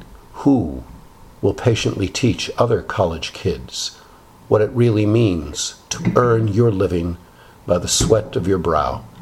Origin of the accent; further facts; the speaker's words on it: Reading, Pennsylvania, United States; My hometown of Reading, Pennsylvania had lots of jobs for strong backs then, for the Reading Railroad, or in steel mills, or factories of every type.